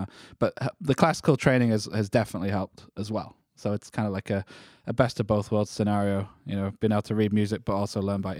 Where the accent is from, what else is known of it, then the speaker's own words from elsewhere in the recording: York, Yorkshire and the Humber, United Kingdom; moved away; also born or lived in Manchester; And then the true kind of calling, I think, came when I left York, which is my hometown, and I lived in Manchester, England, and found myself in a session of Irish music